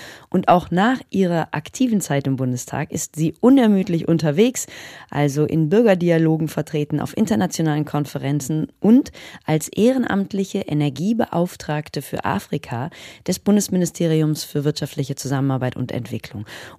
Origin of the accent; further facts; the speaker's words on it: North Rhine-Westphalia, Germany; Ich komme aus Nordrhein-Westfalen